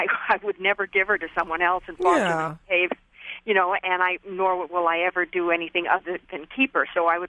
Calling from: Boise, Idaho, United States; I'm calling from Boise, Idaho

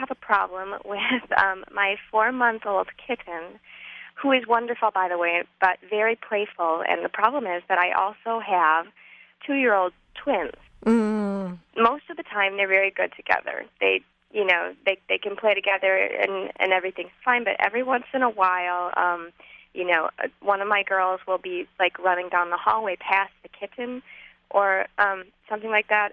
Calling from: La Crosse, Wisconsin, United States; I'm calling from La Crosse, Wisconsin.

